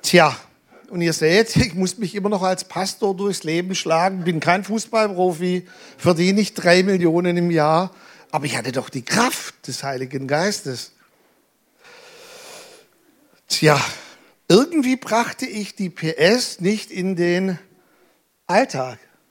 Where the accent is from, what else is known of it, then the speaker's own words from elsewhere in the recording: Denkendorf, Baden-Württemberg, Germany; also born or lived in Balingen; ich bin ja geboren in Balingen, aber den Großteil meiner Kindheit, meiner Jugendzeit habe ich hier in Denkendorf verbracht